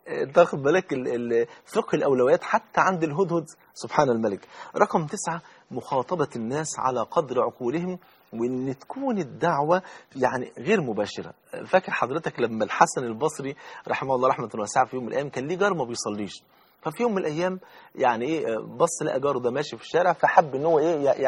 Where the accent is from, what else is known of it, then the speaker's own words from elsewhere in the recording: Egypt; يعني حتى عندنا في مصر مثل يقول لك أنا غنية وأحب الهدية